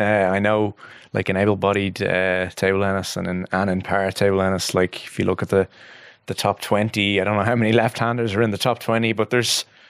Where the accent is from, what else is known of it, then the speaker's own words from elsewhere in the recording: Ireland; because I was from Ireland